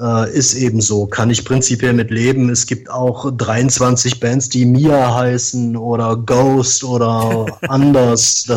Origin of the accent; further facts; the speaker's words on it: Saxony-Anhalt, Germany; Wir kommen aus Sachsen-Anhalt, aus einem, ja, aus einer Kleinstadt zwischen Magdeburg und Halle